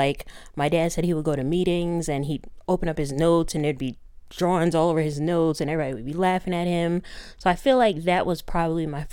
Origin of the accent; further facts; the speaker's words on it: New York, United States; I'm from Westchester County, New York.